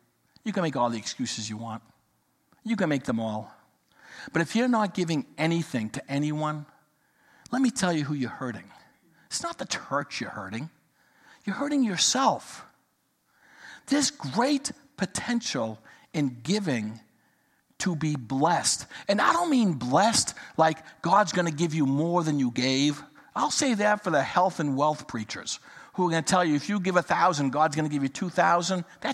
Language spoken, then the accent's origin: English; United States; when someone comes up and tells you, you don't get it as an American, we are blessed.